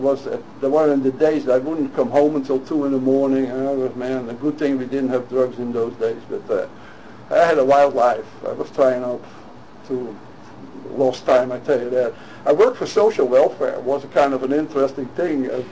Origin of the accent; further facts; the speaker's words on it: Netherlands; moved away; I was glad I was away from Holland and I was here and all that kind of stuff. And immigration at that time was a big thing in the Netherlands